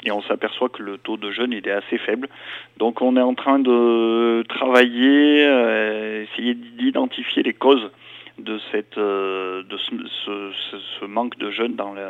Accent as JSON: {"language": "French", "region": "Auvergne-Rhône-Alpes", "country": "France", "said": "aujourd'hui, elle déborde chez nous en Haute-Loire."}